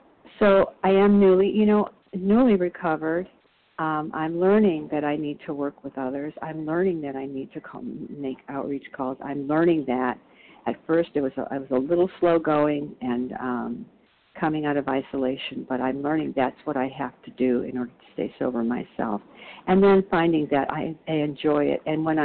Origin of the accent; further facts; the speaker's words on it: Illinois, United States; I'm from Illinois.